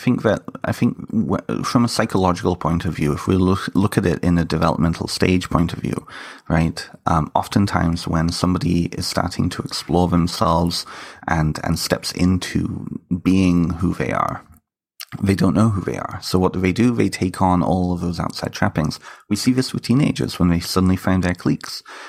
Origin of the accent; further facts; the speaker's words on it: United Kingdom; such a big part of British culture and being British and having that really strong connection with Britain